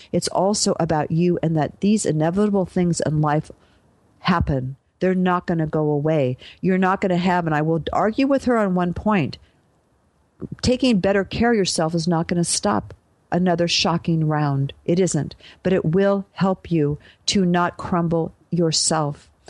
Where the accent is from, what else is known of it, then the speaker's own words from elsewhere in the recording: New South Wales, Australia; In the aftermath of recent suicides, these are exactly the things that are being proposed in my home state. The Royal Prince Alfred Hospital in Sydney is rolling out a program